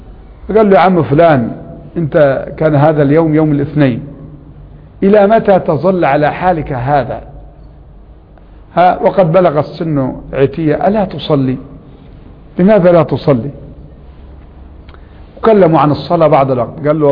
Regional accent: Upper Egypt, Egypt; عندنا في قريتنا في الصعيد كان مجموعة من الشباب لا يدخلون مسجدا

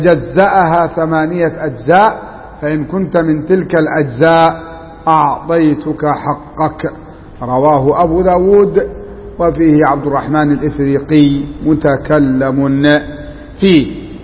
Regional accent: Egypt; وعندنا في مصر الفقراء جميع الموظفين فقراء حتى درجة وكيل وزارة

